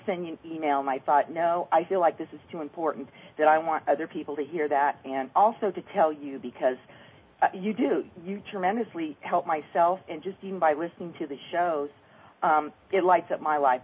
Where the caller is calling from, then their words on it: California, United States; Oh, hi, Donna. … I'm calling from California.